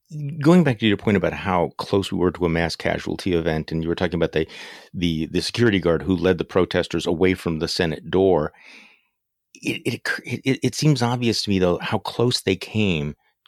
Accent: Wisconsin, United States; my home state senator, you know, Ron Johnson

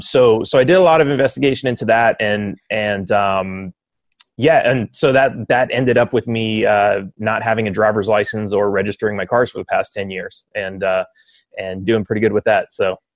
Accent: Los Angeles, California, United States; So I grew up in Los Angeles. It's kind of a socialist place of sorts. Everyone's pretty much a Democrat. It was very anti-gun.

